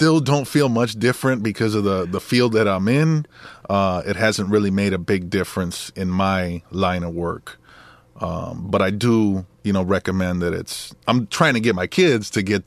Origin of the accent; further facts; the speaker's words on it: Bancroft, Wisconsin, United States; It's not even a city. It was a small town called Bancroft.